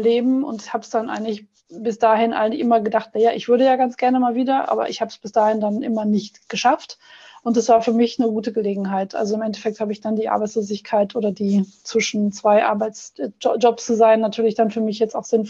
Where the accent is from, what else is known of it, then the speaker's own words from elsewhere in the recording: Germany; now in Austria; ich bin in Deutschland zur Schule gegangen.